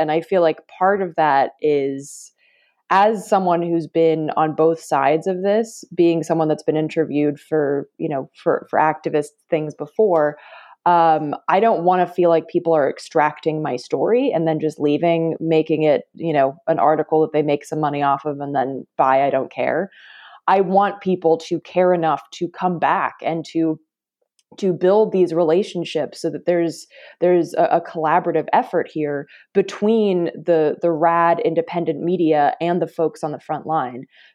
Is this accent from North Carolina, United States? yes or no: yes; North Carolina, United States; growing up in North Carolina, I heard the term redneck quite a bit